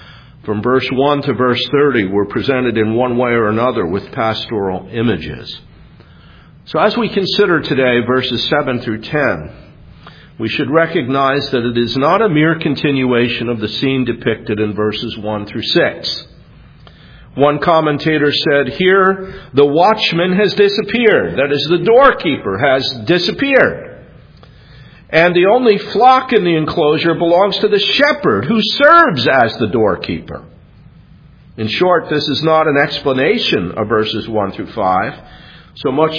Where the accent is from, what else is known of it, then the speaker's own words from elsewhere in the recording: New Jersey, United States; Back in March of 2006, back in New Jersey, my home state, I went on a 4-mile walk with a friend.